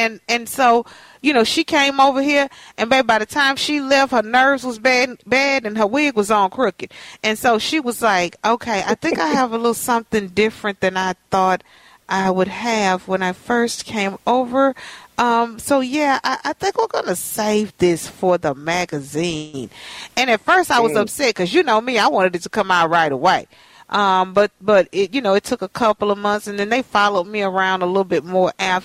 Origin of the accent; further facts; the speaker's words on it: Texas, United States; So, you know, I'm from Texas. So when the snow comes, I watch it in the window.